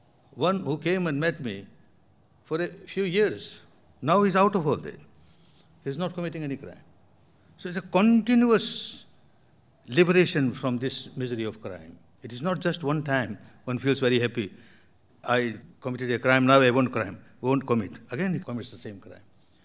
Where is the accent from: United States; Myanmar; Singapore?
Myanmar; moved away as an adult; now in India; When I came from Burma to India, I gave a course in Mahatma Gandhi's center